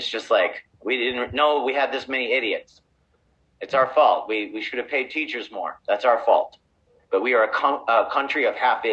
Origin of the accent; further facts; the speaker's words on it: Ridgecrest, California, United States; So I grew up in a small town called Ridgecrest, California. It's out in the middle of nowhere. It's a Navy base called China Lake. It's attached to it.